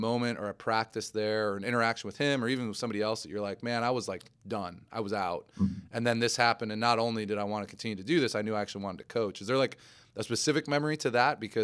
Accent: Chicago, Illinois, United States; You know, I'm from Chicago, I'm going to go back to Loyola.

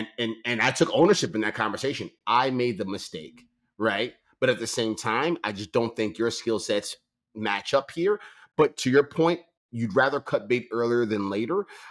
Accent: Baltimore, Maryland, United States; I come from Baltimore, Maryland. The best example I give is I grew up two streets over from where The Wire was shot.

